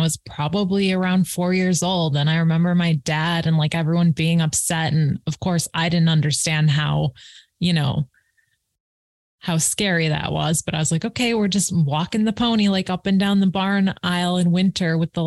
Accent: Los Angeles, California, United States; from Los Angeles.

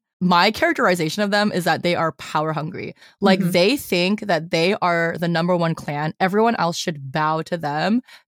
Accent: Texas, United States; As a Texan, I don't know if I should be offended

